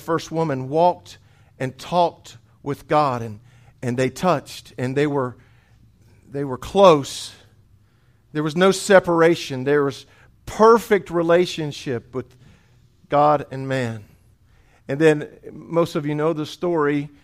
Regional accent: Bible Belt, United States; because we grew up in the Bible Belt, because maybe you've been in church all your life

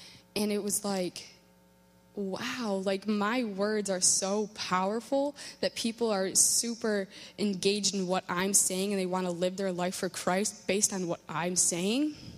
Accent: United States; my story, here I am from America, my story is the same story as people across the ocean.

